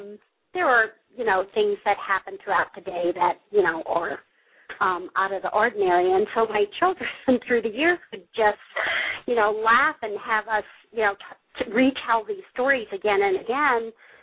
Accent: the South, United States

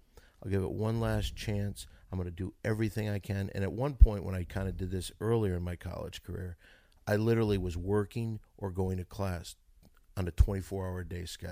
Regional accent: Saginaw, Michigan, United States; Saginaw, Michigan.

